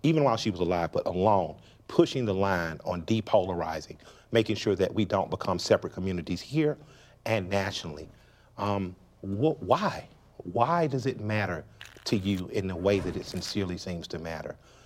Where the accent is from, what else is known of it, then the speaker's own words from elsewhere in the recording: Atlanta, Georgia, United States; we're from Atlanta, which is known as a black city.